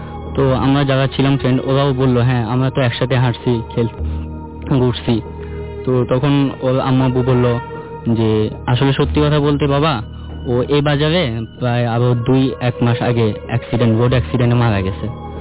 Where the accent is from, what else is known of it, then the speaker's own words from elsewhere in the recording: Narayanganj, Dhaka Division, Bangladesh; জি, আমি নারায়ণগঞ্জ ফতুল্লা থেকে আসছি।